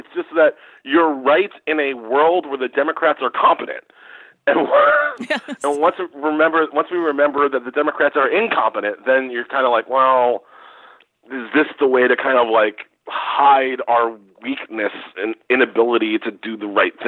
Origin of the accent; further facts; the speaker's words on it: Queens, New York, United States; born there; Yeah. I like to tell people, look, I was born in Queens.